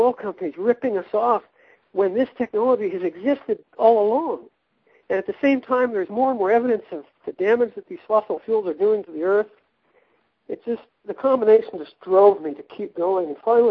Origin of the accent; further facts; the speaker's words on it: California, United States; I'm from Southern California, and so I had heard a lot of conversations about alternative energy